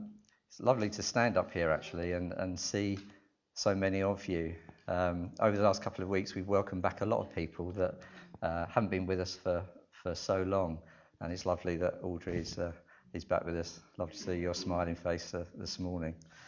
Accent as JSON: {"language": "English", "region": "London", "country": "United Kingdom", "tie": "born or raised there", "said": "I grew up in North London and went to a church there"}